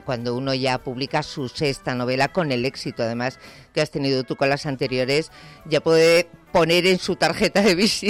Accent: Bilbao, Basque Country, Spain; Soy de Bilbao.

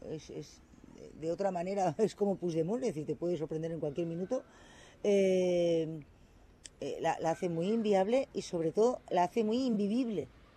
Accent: Madrid, Community of Madrid, Spain; soy ciudadana madrileña, vivo en Madrid y yo también quiero lo mismo.

